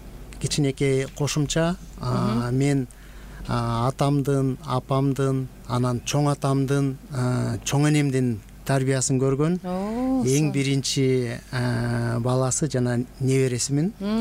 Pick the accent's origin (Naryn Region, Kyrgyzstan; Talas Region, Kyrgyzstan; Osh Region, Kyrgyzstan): Talas Region, Kyrgyzstan; Talas; Мектепти биринчи класстан 11 класска чейин жалаң бешке бүткөм. Талас шаарында номер 5 орто мектепте.